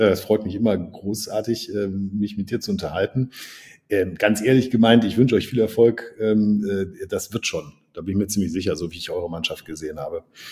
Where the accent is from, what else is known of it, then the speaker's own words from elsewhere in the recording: Düsseldorf, North Rhine-Westphalia, Germany; sag ich jetzt als Düsseldorfer